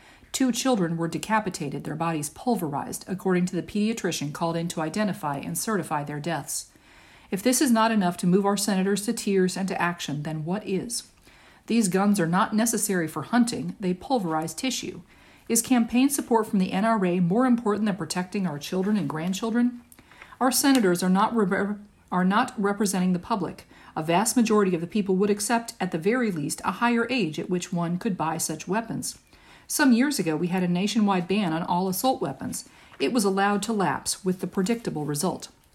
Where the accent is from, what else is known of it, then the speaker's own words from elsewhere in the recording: Iowa, United States; Iowa. My dad taught science at a small, rural school and eventually became a guidance counselor at my hometown high school.